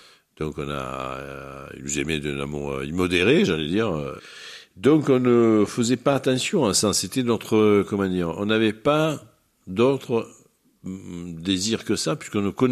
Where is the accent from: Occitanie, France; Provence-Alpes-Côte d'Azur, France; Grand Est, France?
Provence-Alpes-Côte d'Azur, France; Marseille; enfin, j'étais de ce quartier-là.